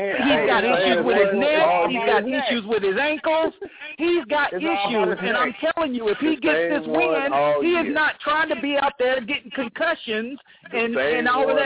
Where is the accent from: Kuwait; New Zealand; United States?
United States; Tennessee; They love Peyton Manning, and you can't tell me because I was there. I'm from Tennessee.